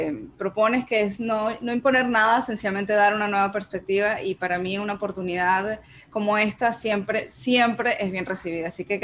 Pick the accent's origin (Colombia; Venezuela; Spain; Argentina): Venezuela; now in United States; yo me mudé de Venezuela a Estados Unidos hace 5 años ya.